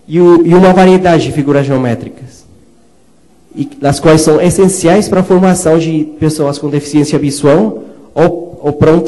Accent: Colombia; Portuguese is a second language; now in Brazil; sou colombiano. Me formei em engenharia eletrônica na Colômbia.

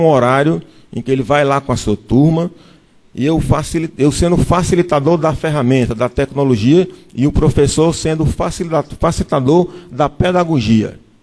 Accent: Brazil; que é uma outra grande deficiência nossa enquanto brasileiro. A gente não valoriza a nossa cultura.

